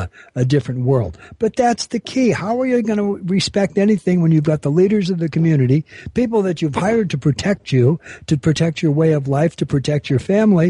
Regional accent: Bell, California, United States; I was brought up in Bell.

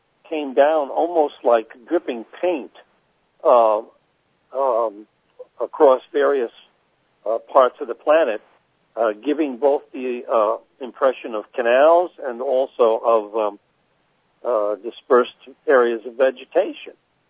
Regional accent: New Jersey, United States; when I was a boy, I grew up in New Jersey, as you know, and I was only across the river, which is like a subway ride away from the Museum of Natural History in New York

